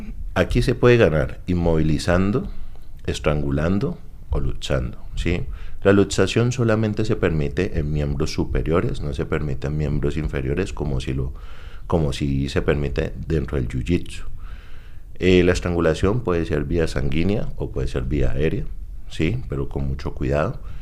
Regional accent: Cauca, Colombia; soy deportista de alto rendimiento del departamento del Cauca, también soy estudiante de la Universidad del Cauca.

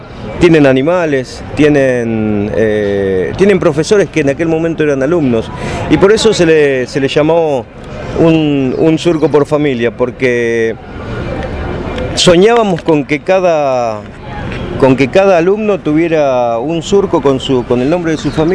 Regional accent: Buenos Aires, Argentina; de mi pueblo, de Buenos Aires

